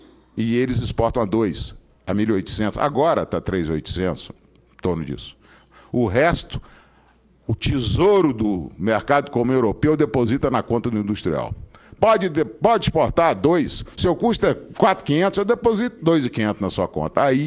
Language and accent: Portuguese; Minas Gerais, Brazil; Eu desafio um produtor da minha terra e no Banco do Brasil, mais próximo, que fica a 20 quilômetros, para fazer um custeio pecuário, para a pecuária leiteira, que é a única atividade da nossa região, na Zona da Mata de Minas